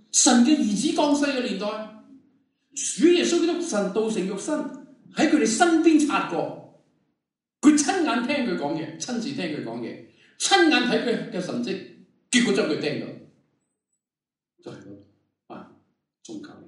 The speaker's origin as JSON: {"language": "Cantonese", "country": "China", "said": "福系我哋中国人中意嘅"}